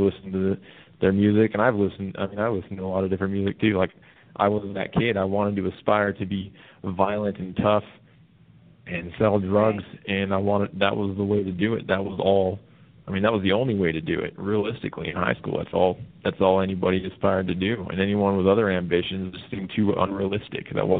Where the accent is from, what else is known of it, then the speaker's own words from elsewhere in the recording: Ogden, Utah, United States; I grew up in Ogden, which is in Utah, honestly.